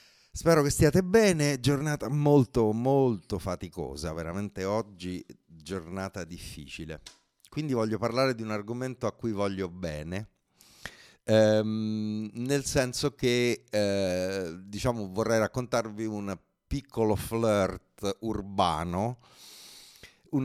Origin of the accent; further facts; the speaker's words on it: Rome, Lazio, Italy; now in Milan, Italy; io sono romano, sono andato a vivere a Milano nel 90